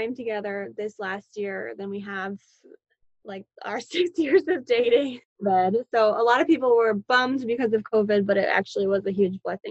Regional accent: Phoenix, Arizona, United States; No, I'm from Phoenix, Arizona.

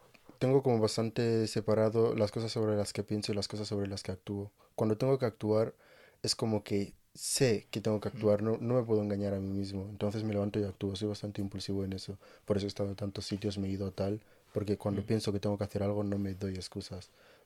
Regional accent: Barcelona, Catalonia, Spain; moved away as an adult; also born or lived in Senegal; nací en Senegal en el año 2001 y estuve ahí hasta los 7 años, hasta 2008, y en 2008 me mudé a Barcelona, donde estuve hasta 2021 con 19 años. Me fui a París un par de años y ahora he vuelto a España. Llevo otros 6 meses en España

